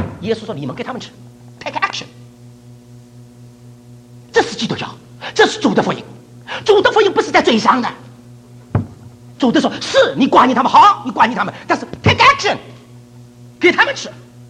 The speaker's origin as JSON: {"language": "Chinese", "region": "Shanghai", "country": "China", "tie": "born or raised there", "also_born_or_lived": "Huzhou", "said": "我还喜欢吃我家乡东西。我是浙江湖州人，长大在上海，"}